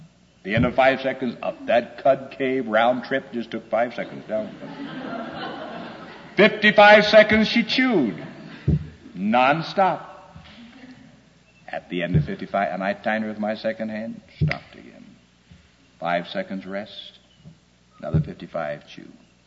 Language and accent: English; Los Angeles, California, United States; Now, well, I'm not a farm boy. I was raised in California, Los Angeles.